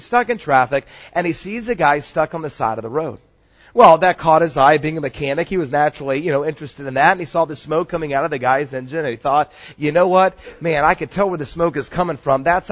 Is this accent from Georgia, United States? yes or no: yes; Atlanta, Georgia, United States; And I grew up in Atlanta, Georgia, and they say if you take all the county lines and erase them, and you just go by the metropolitan area and by the population, Atlanta is 90 miles wide.